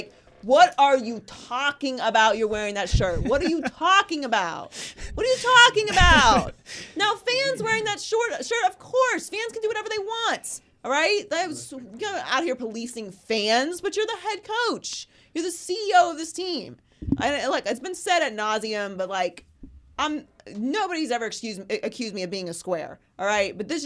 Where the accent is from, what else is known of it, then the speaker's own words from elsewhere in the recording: Pittsburgh, Pennsylvania, United States; Because, obviously, I'm from Pittsburgh.